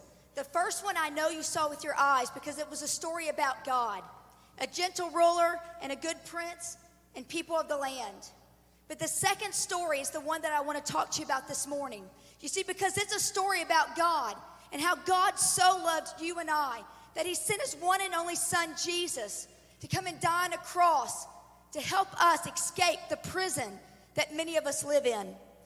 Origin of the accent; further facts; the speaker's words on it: Indiana, United States; also born or lived in Kentucky; Now, I'm from, if you can hear my accent, I'm from Southern Indiana. I was born in Kentucky, raised in Southern Indiana.